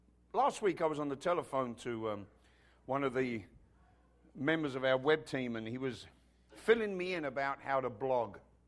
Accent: United Kingdom; maybe because I'm British and we're not that good at panicking.

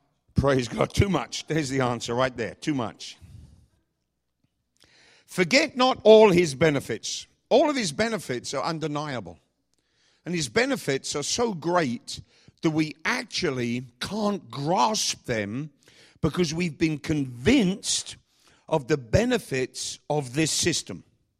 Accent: England, United Kingdom; Well, excuse me, I'm English. Do you want to ask somebody about how social medicine works? Ask an Englishman.

